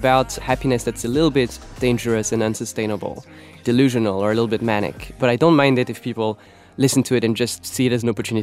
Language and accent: English; Nantes, Pays de la Loire, France; English is a second language; I was a 16-year-old boy in France, in Nantes, my hometown.